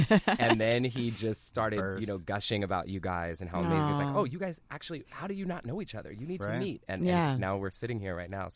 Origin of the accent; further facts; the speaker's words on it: Pittsburgh, Pennsylvania, United States; I have so many amazing things that came into my life from growing up in Pittsburgh. Like, it's one of the most diverse cities in all of the United States.